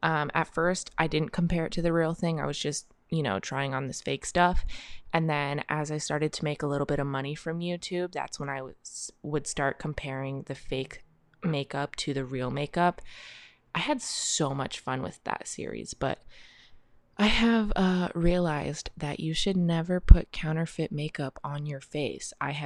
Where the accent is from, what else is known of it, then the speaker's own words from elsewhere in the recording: Columbus, Ohio, United States; I am from Columbus, Ohio.